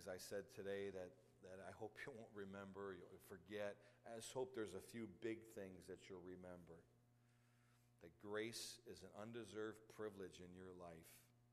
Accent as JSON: {"language": "English", "town": "Chicago", "region": "Illinois", "country": "United States", "tie": "born or raised there", "said": "that God was a whole lot bigger than the little church I grew up in Chicago."}